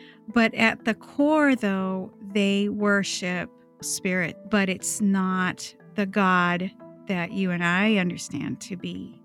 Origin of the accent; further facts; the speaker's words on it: Brazil; My father was a minister and an evangelist. I remember a lot of the culture in Brazil